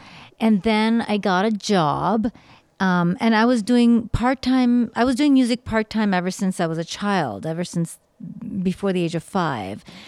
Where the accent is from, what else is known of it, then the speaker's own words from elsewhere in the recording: Canada; because I was brought up in Canada